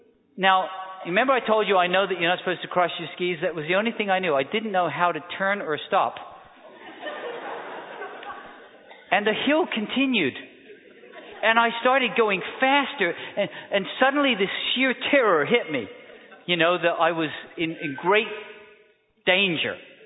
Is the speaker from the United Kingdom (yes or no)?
yes; England, United Kingdom; I grew up in England, you know, pretty flat, not too much snow.